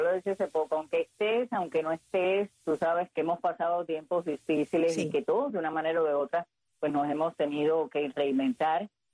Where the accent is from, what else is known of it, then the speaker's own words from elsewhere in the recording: Havana, Cuba; allá en Cuba estuve en La Habana, que es de donde yo soy